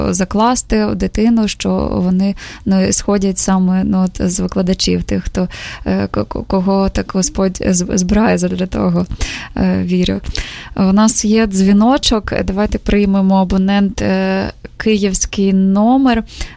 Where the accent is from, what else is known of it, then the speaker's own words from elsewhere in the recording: Zaporizhzhia, Zaporizhzhia Oblast, Ukraine; мої рідні в Запоріжжі та моє рідне місто